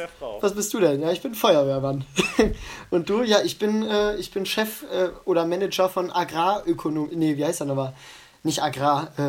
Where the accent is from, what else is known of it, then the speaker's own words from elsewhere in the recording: Mönchengladbach, North Rhine-Westphalia, Germany; also ich komme ja aus Wickrath, Mönchengladbach, Wickrath